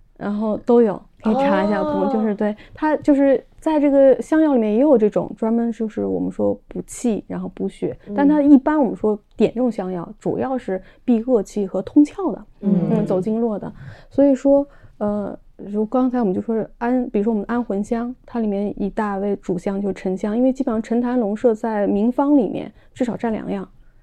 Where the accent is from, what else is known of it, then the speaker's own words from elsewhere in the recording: China; 因为我们中国人老祖宗用香太狠了